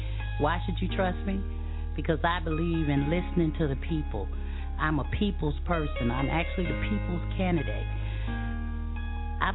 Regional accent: Cleveland, Ohio, United States; I can relate to the people in Ward 10 because I grew up in Ward 10. I graduated from Collinwood. I'm actually a product of Ward 10.

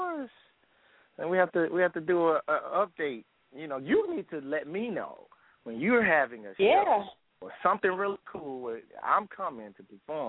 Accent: Tuscaloosa, Alabama, United States; I was born and raised in Roll Tide, Tuscaloosa, Alabama.

